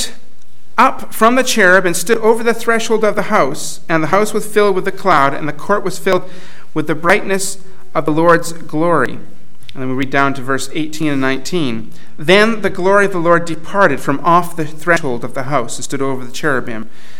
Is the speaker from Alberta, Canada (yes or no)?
yes; Alberta, Canada; I'm from Alberta, where the best thing you can grow is crab apples.